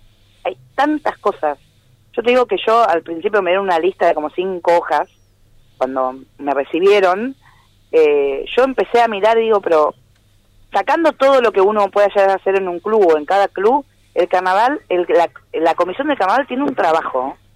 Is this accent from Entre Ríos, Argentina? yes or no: yes; Gualeguaychú, Entre Ríos, Argentina; de las personas que somos de Gualeguaychú